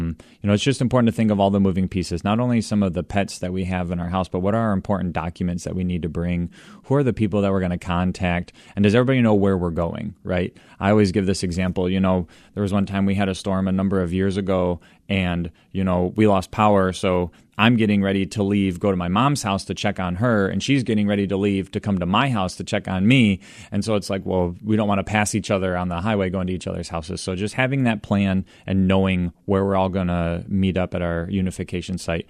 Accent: Michigan, United States; You know, I've lived in Michigan. I'm from the West Michigan area. I've been here all my life.

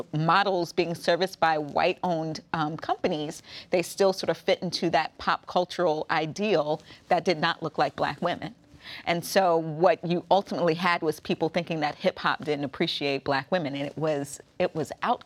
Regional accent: Long Island, New York, United States; Because I grew up in Long Island, New York.

